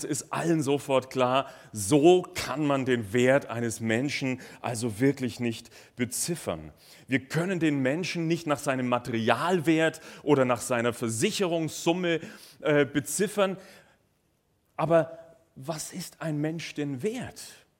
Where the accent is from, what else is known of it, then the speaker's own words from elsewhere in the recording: Bavaria, Germany; So begrüßt man sich bei dort, wo ich herkomme, aus Bayern.